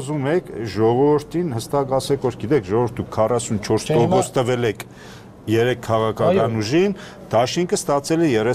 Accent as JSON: {"language": "Armenian", "town": "Gyumri", "region": "Shirak", "country": "Armenia", "said": "ես ինքս որպես գյումրեցի"}